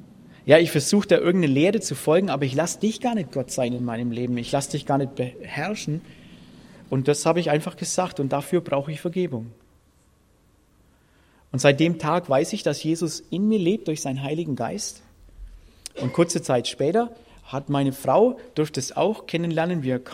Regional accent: Bavaria, Germany; now in Lake Constance, Germany; komme vom Bodensee, im Augenblick wenigstens, ursprünglich geboren, aufgewachsen in Oberfranken, direkt an der Grenze zur ehemaligen DDR. Dort kam ich zum Glauben an Jesus Christus, als ich 24 Jahre alt war.

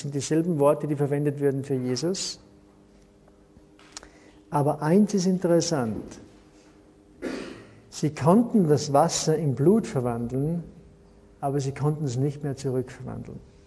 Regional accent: Austria; Bei uns in Österreich extrem.

